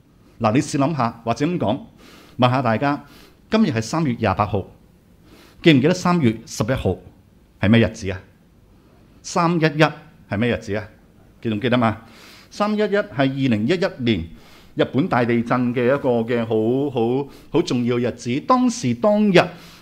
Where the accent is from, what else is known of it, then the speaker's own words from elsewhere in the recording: Hong Kong; 我們香港人都有段時間呢，我們是沒有去日本，可能有叫做兩三年的時間的